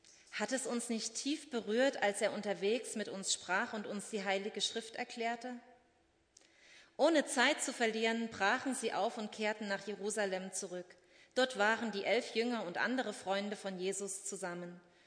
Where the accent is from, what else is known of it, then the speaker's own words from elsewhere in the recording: Landenhausen, Hesse, Germany; heute auch jemand aus meiner alten Heimat aus Landenhausen zuschaut.